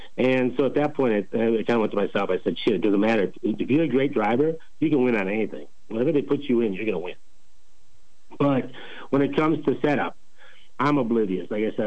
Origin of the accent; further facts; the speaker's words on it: Blooming Prairie, Minnesota, United States; Blooming Prairie, Minnesota, where we're from, we had 5 dirt tracks within a 40-mile radius of us. And so I grew up on Saturday nights helping out the local modified drivers on dirt.